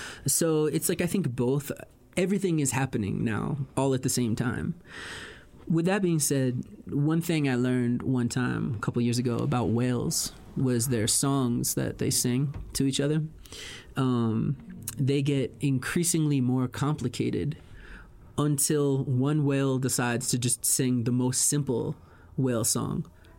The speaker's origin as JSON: {"language": "English", "region": "East Coast", "country": "United States", "tie": "born or raised there", "said": "And I grew up on the East Coast, so that kind of hip hop where it's like it's nasal and it's mean"}